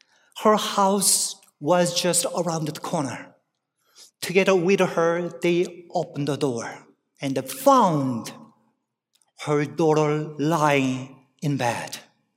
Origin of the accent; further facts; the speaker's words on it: Kansas City, Missouri, United States; I came from the Kansas City, Missouri.